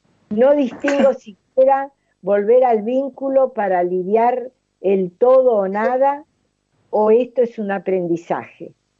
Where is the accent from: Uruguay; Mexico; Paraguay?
Paraguay; de Paraguay. Tengo 32 años